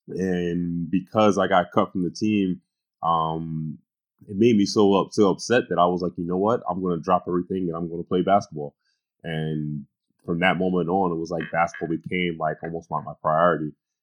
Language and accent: English; Greensboro, North Carolina, United States; and I was from Greensboro. I played in Greensboro, so there's an obvious connection there.